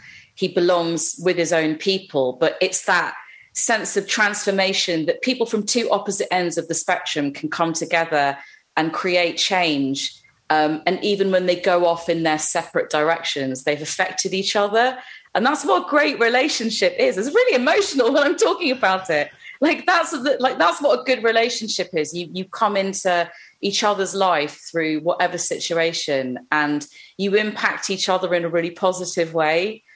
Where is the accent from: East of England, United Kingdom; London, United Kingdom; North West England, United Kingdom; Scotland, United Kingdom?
London, United Kingdom; born or raised there